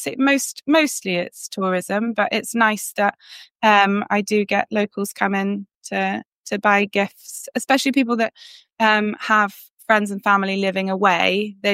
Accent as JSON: {"language": "English", "town": "Northampton", "region": "East Midlands", "country": "United Kingdom", "lives_now": "Pembrokeshire, United Kingdom", "said": "Saundersfoot isn't actually my hometown. I'm from Northampton. But I've been in Pembrokeshire for 18 years now, and I spent my childhood camping here."}